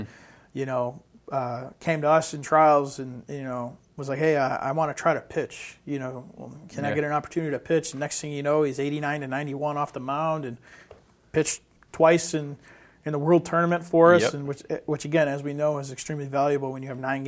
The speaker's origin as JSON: {"language": "English", "region": "Northeast", "country": "United States", "said": "I'm from the Northeast, so I take a liking to him"}